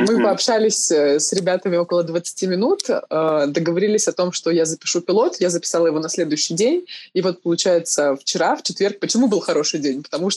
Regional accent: Krasnoyarsk, Krasnoyarsk Krai, Russia; ведущие-журналисты из Сибири, я из Красноярска

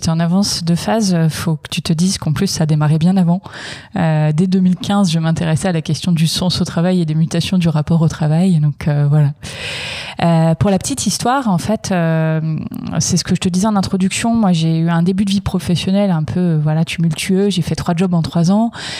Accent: Hauts-de-France, France; j'ai 34 ans, ça y est, depuis quelques jours. J'ai grandi en Picardie

